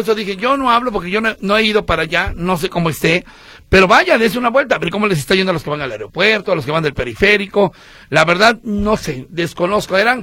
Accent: Donato Guerra, Durango, Mexico; born there; nací a 40 kilómetros del lugar donde nació Pancho Villa. Él nació en La Coyotada, San Juan del Río, Durango. Y yo nací en Donato Guerra, en Durango.

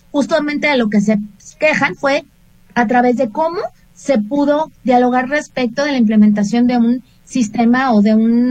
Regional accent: Mexico; en este crisol que conformamos como mexicanas y como mexicanos

